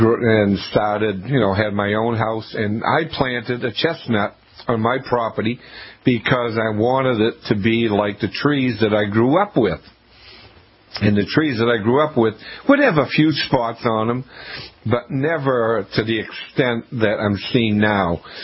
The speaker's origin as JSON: {"language": "English", "town": "Auburn", "region": "Maine", "country": "United States", "tie": "born or raised there", "said": "I grew up in Auburn, Maine, and on the street in front of my house we had 5 chestnut trees that were over 3 foot in diameter."}